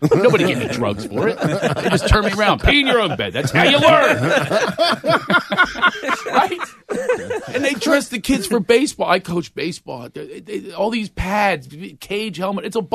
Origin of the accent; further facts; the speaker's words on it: Philadelphia, Pennsylvania, United States; I tell them stories about me growing up in Philadelphia